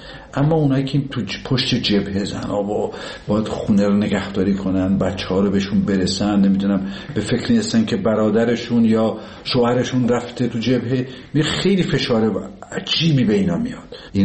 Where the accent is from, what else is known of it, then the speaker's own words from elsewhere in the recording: Tabriz, East Azerbaijan, Iran; ما که بچه تبریز هستیم،